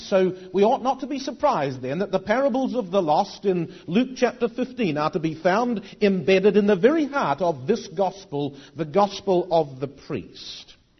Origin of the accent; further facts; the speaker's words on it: New Zealand; I'm from New Zealand, and there on the other side of the world